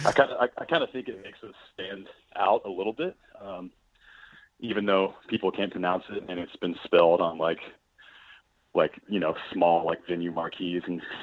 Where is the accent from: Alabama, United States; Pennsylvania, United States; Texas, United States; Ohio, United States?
Alabama, United States; Birmingham; also born or lived in Montgomery; now in Nashville, United States; Yeah, so I was born in Montgomery, Alabama, then moved here as a kid in Birmingham. Grew up here.